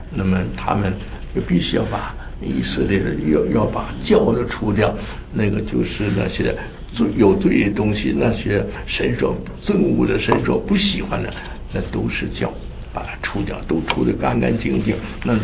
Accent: northern China, China; 因为我是北方人，那么喜欢吃韭菜

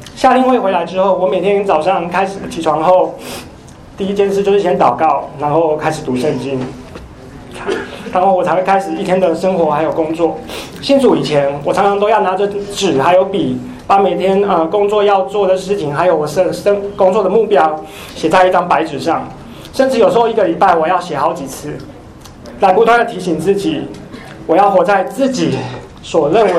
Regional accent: Taiwan; now in United States; 我来自台湾，从小在拜偶像的家庭与环境里成长。感谢主，让我13岁的时候在台湾参加了基督教的夏令会，让我开始认识神

